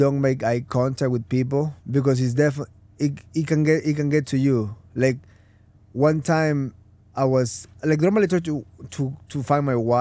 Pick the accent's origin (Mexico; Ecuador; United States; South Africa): Ecuador; dude, I'm from Ecuador.